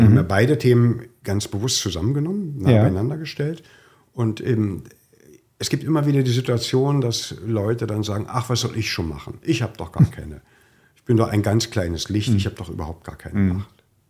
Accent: East Germany, Germany; Aber ich bin in der DDR aufgewachsen

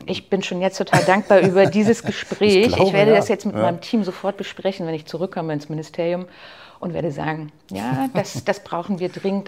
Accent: Frankfurt, Brandenburg, Germany; für mich eine Liebeserklärung an meine alte Heimat Frankfurt-Oder cineastisch erschaffen hat.

